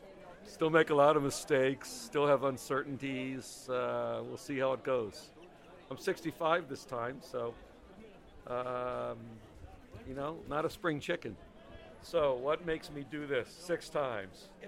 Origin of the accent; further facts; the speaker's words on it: Seattle, Washington, United States; I'm from Seattle, USA. I'm an emergency physician by profession.